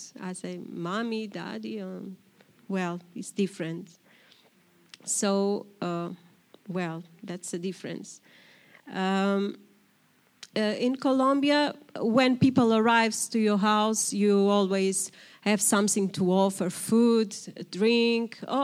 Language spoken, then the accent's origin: English; Portugal; So, as Pastor just said, I'm from Portugal.